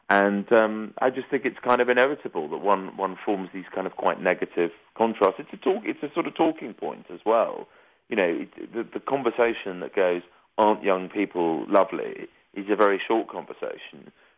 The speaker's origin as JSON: {"language": "English", "region": "England", "country": "United Kingdom", "said": "to see how one was perceived as an English person, because people were much more direct about it"}